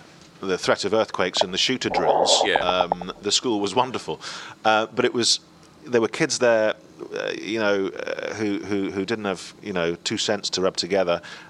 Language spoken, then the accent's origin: English; Scotland, United Kingdom; accent: Scottish; And my accent started to fade quite quickly. And my mum is Swiss, so she's got a Swiss accent. My dad's from the north of England. So there was no one to back up my accent. There was no brothers, no sisters. There was no one else Scottish.